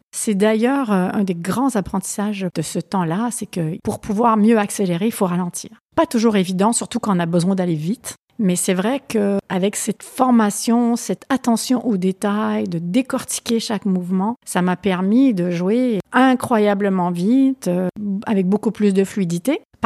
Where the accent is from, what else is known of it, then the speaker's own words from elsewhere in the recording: Victoriaville, Quebec, Canada; j'ai grandi à Victoriaville, qui est au centre du Québec. Et c'est la région de l'érable.